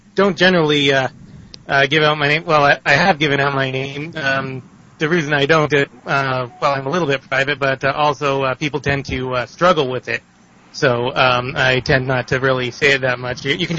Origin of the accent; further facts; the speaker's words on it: Canada; I'm a Canadian, actually, born and raised Canadian. My father's from India.